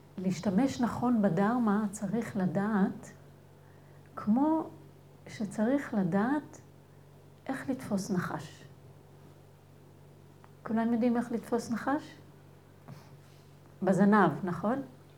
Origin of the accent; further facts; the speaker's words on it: Northern District, Israel; כשהייתי קטנה בקיבוץ, גדלתי בקיבוץ בצפון